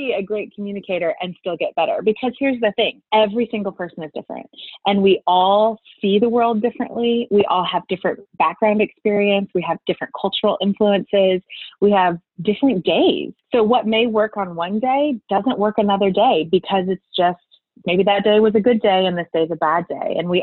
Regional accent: Kansas City, United States; now in St. Louis, United States; We grew up together in Kansas City and decided to do some traveling. And we left Kansas City and started a church here in St. Louis and moved here.

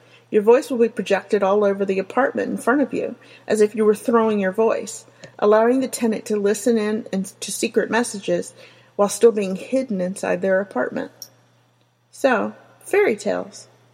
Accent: the South, United States; accent: southern; No one wants to listen to me slur and mumble on top of my southern accent, and my occasional dysphagia, which causes me to stumble over words.

